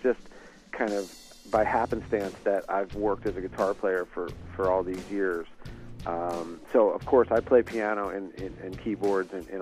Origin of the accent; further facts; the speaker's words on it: New Jersey, United States; growing up in South Jersey, you know, right across the bridge from Philly, you know … was a big thing at the time